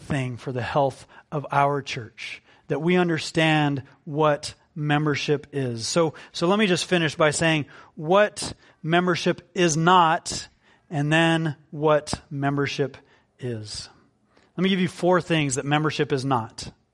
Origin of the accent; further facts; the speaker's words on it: Los Alamos, New Mexico, United States; Look, I grew up in Los Alamos, New Mexico, part of Crossroads Bible Church.